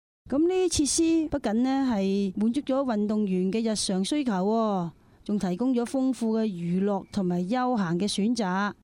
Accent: Hong Kong; 即系我哋香港人听起就好特别系嘛？

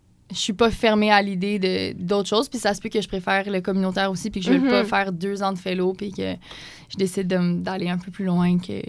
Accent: Montreal, Quebec, Canada; Mais dans le fond, moi, je viens de Montréal, de Côte-des-Neiges, mais j'ai un chalet dans les Laurentides.

